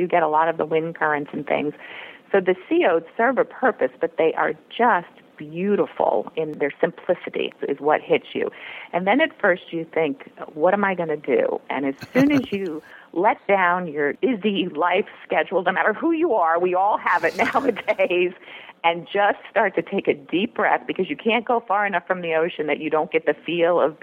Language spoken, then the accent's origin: English; Maryland, United States; I grew up in Maryland, and we actually vacationed in the Outer Banks since we were kids.